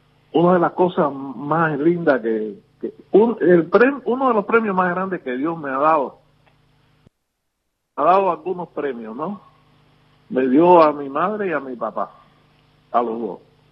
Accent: Havana, Cuba; nosotros somos de La Habana, pero de Habana Campo. A pesar de ser personas de campo

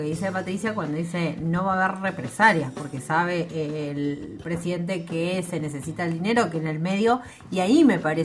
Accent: Mendoza, Argentina; Yo como mendocina

